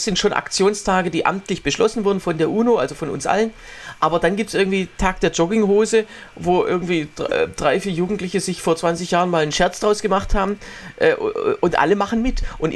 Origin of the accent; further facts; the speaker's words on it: Baden-Württemberg, Germany; im Schwäbischen, im Schwabenland, wo ich herkomme, ist das ja tatsächlich so.